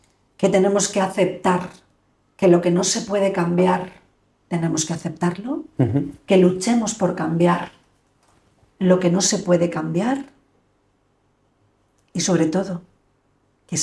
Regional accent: Alicante, Valencian Community, Spain; yo soy una embajadora de Alicante. ¿Eh? O sea, yo soy una pregonera de las bondades de esta ciudad.

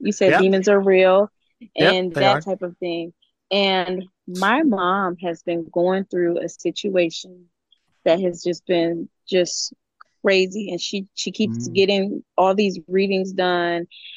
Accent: Fort Wayne, Indiana, United States; I'm from Fort Wayne, Indiana. Okay. A little bit away from Indianapolis.

